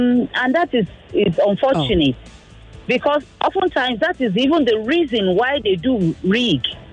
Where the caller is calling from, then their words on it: Satellite Town, Lagos, Nigeria; I'm calling from Satellite Town.